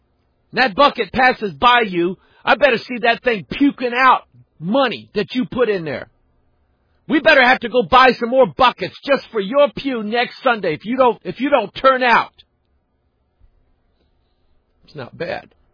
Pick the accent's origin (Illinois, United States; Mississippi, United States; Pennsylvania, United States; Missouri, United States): Missouri, United States; St. Louis; when I was growing up in St. Louis, they always broadcast, you know, a mass service early in the morning on one of the local stations. You know, St. Louis is a pretty good sized Catholic town.